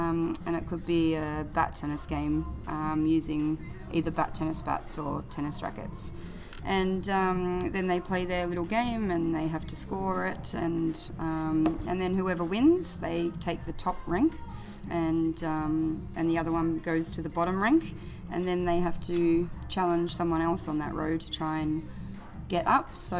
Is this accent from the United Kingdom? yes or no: no; Australia; now in Frankfurt, Germany; I am originally from Australia, but I'm teaching at Metropolitan School in Frankfurt, and I've been there for almost 2 years.